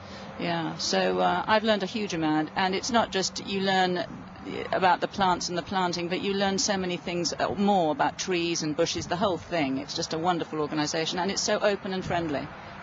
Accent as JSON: {"language": "English", "region": "England", "country": "United Kingdom", "moved": "yes", "lives_now": "United States", "said": "I came over from England with no knowledge of working in Texas as a gardener at all."}